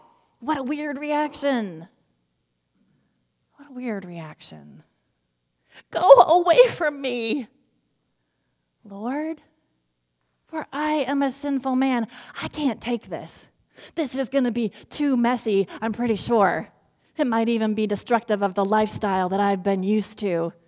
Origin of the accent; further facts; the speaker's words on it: Lexington, Kentucky, United States; I was driving the 7 or 8 hours back from my hometown after the Christmas holidays from Lexington, Kentucky to Winston-Salem, North Carolina.